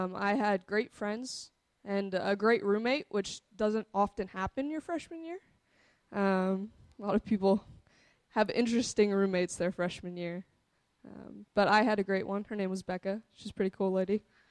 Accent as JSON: {"language": "English", "town": "Grinnell", "region": "Iowa", "country": "United States", "tie": "born or raised there", "also_born_or_lived": "Indiana", "said": "I grew up mostly in Grinnell, at Grinnell Friends."}